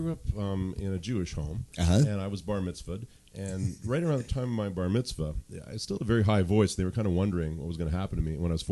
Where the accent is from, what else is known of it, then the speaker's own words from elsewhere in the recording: Canada; born there; I was born in Canada. I have dual U.S. and Canadian